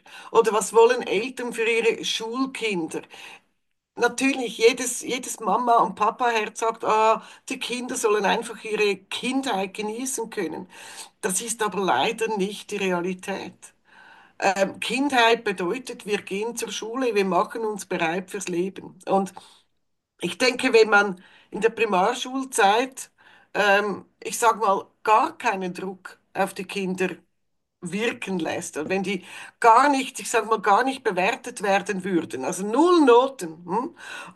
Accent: Switzerland; bei uns in der Schweiz sagt man Zvieri, irgendwas kleines, gesundes Essen

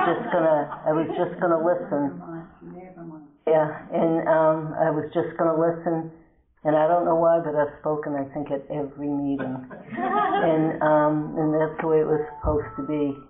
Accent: Beverly, Massachusetts, United States; I'm a compulsive overeater. I'm here from Beverly, Massachusetts, and grateful that you're all here today, too.

